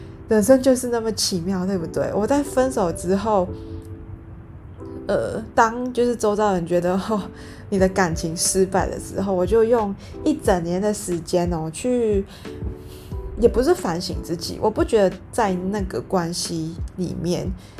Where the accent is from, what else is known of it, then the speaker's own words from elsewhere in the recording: Singapore; 像我是新加坡人嘛，然后在新加坡的居住环境就是大概 75-80% 的国人都是住在公宅里面